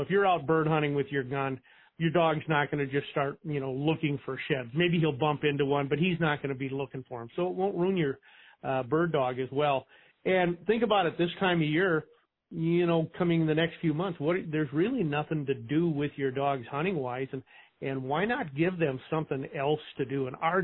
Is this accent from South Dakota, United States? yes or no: yes; South Dakota, United States; we're from South Dakota, so obviously we're in the pheasant capital of the world there.